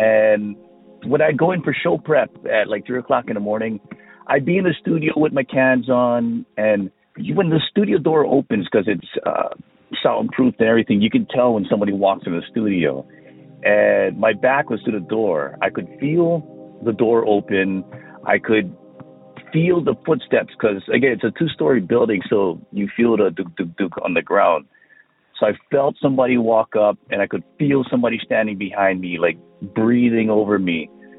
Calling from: Hawaii, United States; I'm calling from the Big Island of Hawaii.

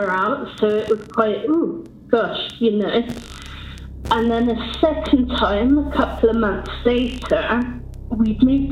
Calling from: England, United Kingdom

